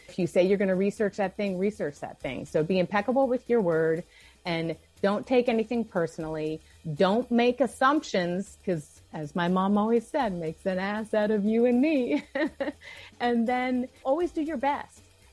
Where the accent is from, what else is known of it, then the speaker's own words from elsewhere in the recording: Denver, Colorado, United States; So you mentioned I was from Denver, Colorado.